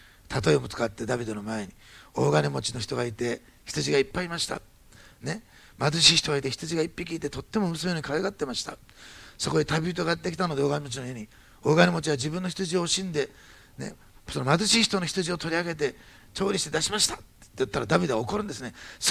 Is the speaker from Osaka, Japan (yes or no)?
yes; Osaka, Japan; born there; moved away as an adult; 大阪生まれですけど東京行った時ですね、浪人時代から行って